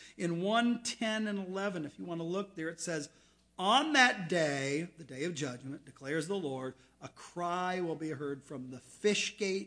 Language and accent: English; United States; I'm an American. I'm through and through.